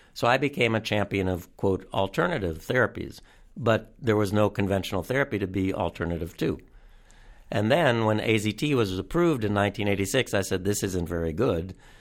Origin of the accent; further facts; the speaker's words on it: Cleveland, Ohio, United States; You know, growing up in Cleveland, Providence was...